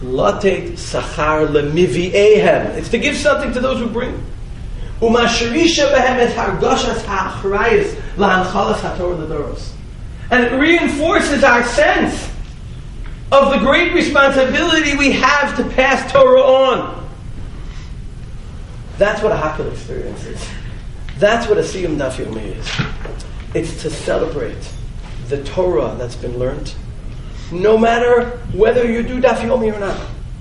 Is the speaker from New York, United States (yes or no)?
yes; Brooklyn, New York, United States; I remember growing up in Brooklyn.